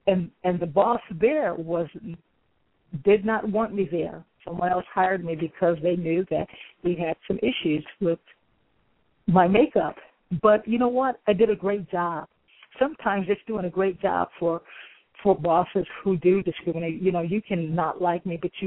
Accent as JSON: {"language": "English", "region": "Midwest", "country": "United States", "said": "I'm originally from the Midwest, so moving to the South and living there"}